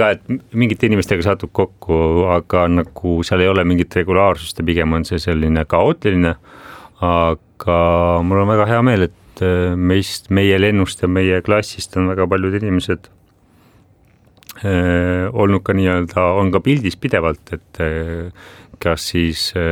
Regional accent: Kuressaare, Saare County, Estonia; mina kasvasin, sündisin küll Kuressaares, aga väga palju aega veetsin ka oma vanavanemate pool nagu Läänesaaremalt, siis Karala ja Lümanda kandis.

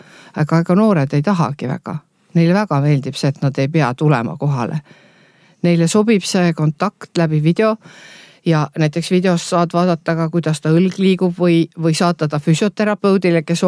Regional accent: Laimjala, Saare County, Estonia; Viimsis. Kui ma peaksin valima, siis ma elaks kindlasti ainult Saaremaal. Ma olen sündinud Laimjala mõisas, elanud 8 esimest eluaastat selles vanas mõisamajas. Ja siis mu vanemad ehitasid sinna mõisa taha Debora Vaarandi maja uuele, endale uue kodu.

